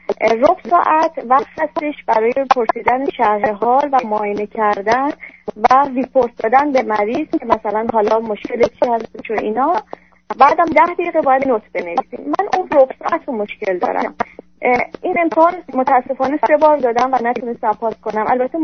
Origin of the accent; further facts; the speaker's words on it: Iran; moved away as an adult; now in United States; من پزشک متخصص از ایران هستم، اومدم اینجا